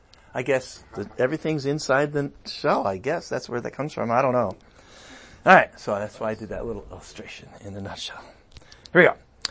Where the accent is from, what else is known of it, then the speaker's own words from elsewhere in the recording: New England, United States; Because I grew up in New England, my mom's English, and all that kind of stuff.